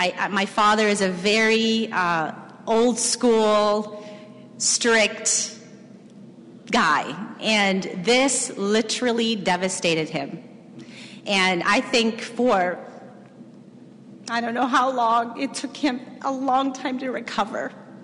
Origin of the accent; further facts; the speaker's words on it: South Africa; I grew up in South Africa in apartheid